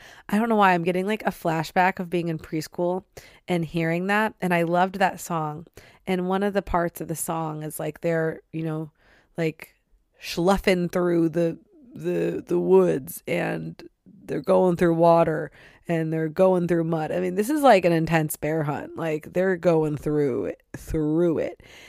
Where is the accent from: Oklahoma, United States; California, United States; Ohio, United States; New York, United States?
Ohio, United States; Sandusky; but we grew up going to Cedar Point in Sandusky, Ohio all